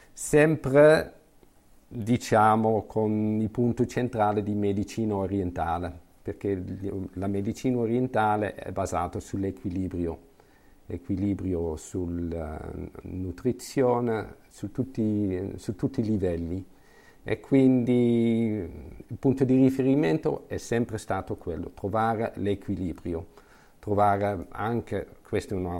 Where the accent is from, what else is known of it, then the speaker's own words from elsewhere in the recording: Netherlands; Italian is a second language; moved away as an adult; now in Arezzo, Italy; Quindi sono cresciuto in Olanda, ho fatto il mio studio anche lì, la medicina, l'agopuntura, e poi sono da 5 anni sono anche qui in Italia, lavoro ad Arezzo.